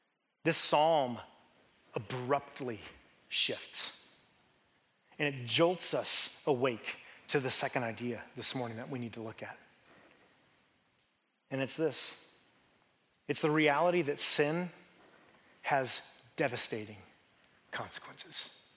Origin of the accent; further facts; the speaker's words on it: Denver, Colorado, United States; I'm from Denver. And in Denver, the mountains, the big mountains, the mountains, the only mountains in Denver, are on the west.